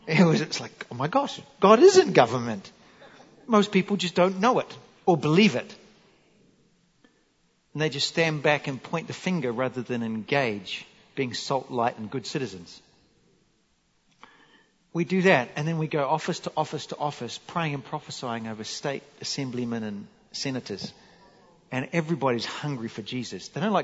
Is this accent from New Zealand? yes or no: yes; New Zealand; So I'm from New Zealand